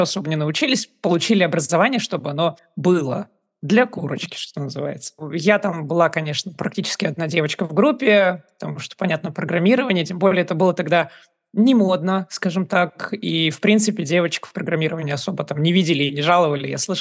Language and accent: Russian; Kazakhstan; born there; Я родилась в Казахстане, закончила там университет